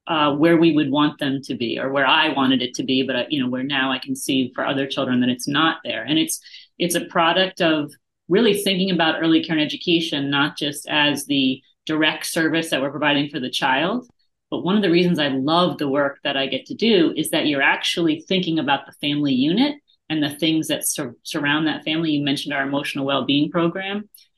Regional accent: New Haven, Connecticut, United States; And then the Quakers, where I'm from New Haven, Connecticut.

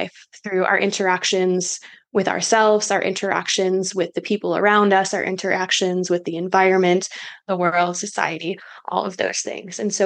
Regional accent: Michigan, United States; I'm originally from Michigan.

